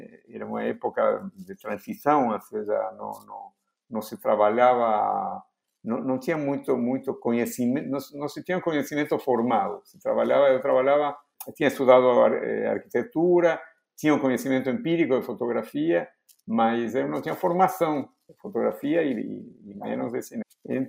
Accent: Argentina; Portuguese is a second language; moved away as an adult; eu nasci na Argentina e eu vivi na Argentina até os 25 anos. Isso quer dizer que eu saí de lá nos anos 70, em 77. Desculpa, em 75 saí a primeira vez.

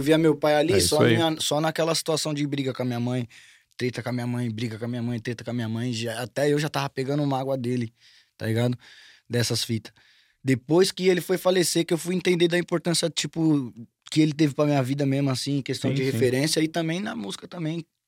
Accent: São Paulo, Brazil; Eu sou lá do Vila Aurora, na Zona Norte ali de São Paulo, tá ligado?

